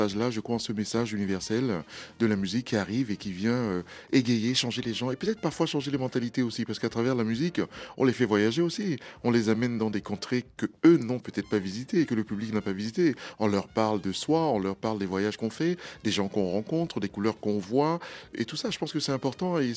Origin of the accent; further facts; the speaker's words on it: Cameroon; Le Nigeria est un pays voisin de mon pays d'origine, le Cameroun.